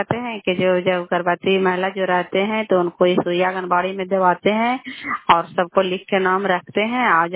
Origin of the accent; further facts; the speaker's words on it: Kalyanpur, Bihar, India; घर कल्याणपुर वाली बैठी पंचायत प्रखंड जानी जिला नालंदा का निवासी हूँ।